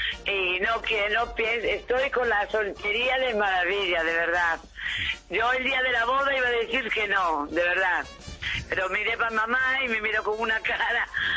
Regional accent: A Coruña, Galicia, Spain; aquí en Coruña, yo soy de Coruña, de verdad

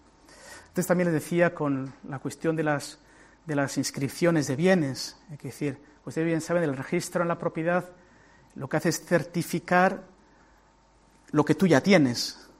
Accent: Guernica, Basque Country, Spain; Piensen en la parroquia de sus pueblos, el de mi pueblo, Guernica.

